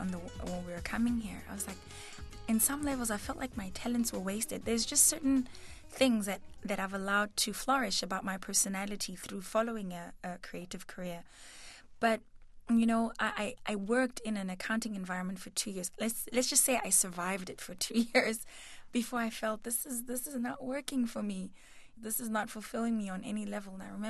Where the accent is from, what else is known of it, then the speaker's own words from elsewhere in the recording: South Africa; There was so much of this music that we grew up on in South Africa.